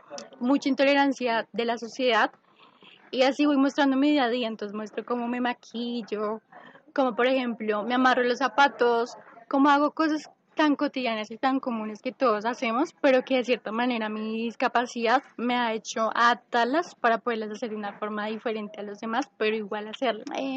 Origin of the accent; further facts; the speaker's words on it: Bogotá, Bogotá Capital District, Colombia; now in Palmira, Colombia; Soy de Bogotá, actualmente vivo en Palmira, Valle del Cauca.